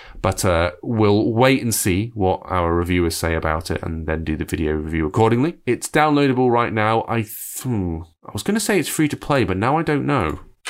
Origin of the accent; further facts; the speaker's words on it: England, United Kingdom; I'm English, so I loosely understand cricket, but not baseball.